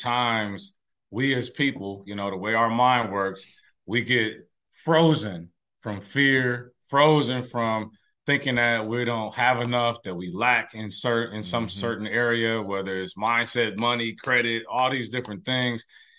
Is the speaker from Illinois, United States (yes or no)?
no; Bay Area, California, United States; also born or lived in Atlanta; now in Dallas, United States; I live in Dallas. I grew up in the Bay Area, lived in Atlanta. But yeah, this is where I call my home now, is Dallas, Texas.